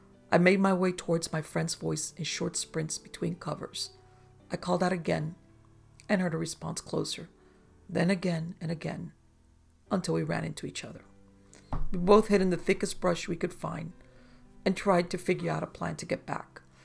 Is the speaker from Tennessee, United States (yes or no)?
yes; Tennessee, United States; I grew up on the Tennessee-Alabama-Georgia border west of Chattanooga. Not in the sticks, but definitely a rural area.